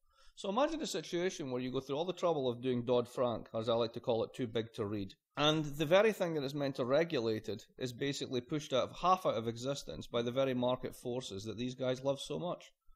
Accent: Scotland, United Kingdom; I'm Scottish.

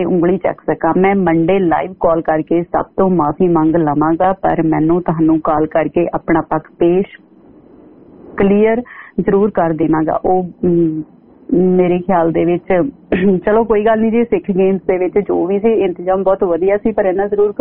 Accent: Ludhiana, Punjab, India; ਪੰਜਾਬ ਤੋਂ ਕਿੱਥੋਂ, ਮਾਲਵੇ ਦੀ ਕੁੜੀ ਆ ਜੀ

